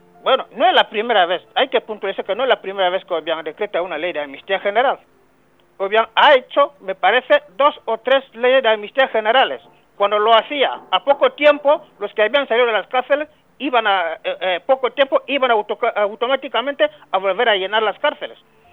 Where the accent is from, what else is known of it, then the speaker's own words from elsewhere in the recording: Equatorial Guinea; porque todos somos guineanos, hablando, la gente se entiende